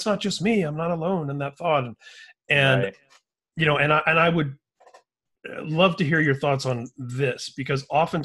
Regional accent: Indiana, United States; I mean, I grew up in Indiana.

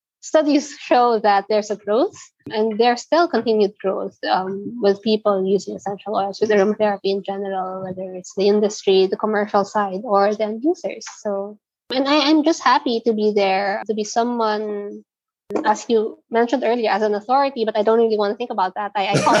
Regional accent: Manila, Metro Manila, Philippines; I'm from Manila.

